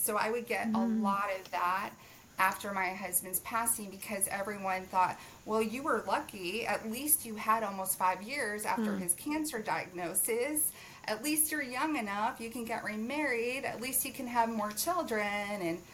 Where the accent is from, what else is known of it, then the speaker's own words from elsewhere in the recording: Chicago, Illinois, United States; moved away as an adult; So I'm originally actually from Chicago.